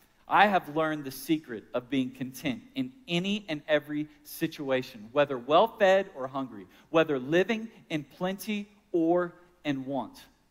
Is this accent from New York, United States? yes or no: no; Houston, Texas, United States; growing up in Houston, Texas, a large school district. Shout out Cyfair Independent School District.